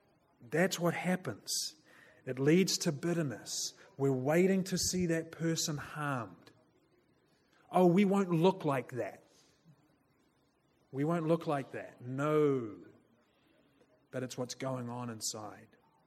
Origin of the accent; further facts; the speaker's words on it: New Zealand; now in Berkeley, United States; I'm from New Zealand.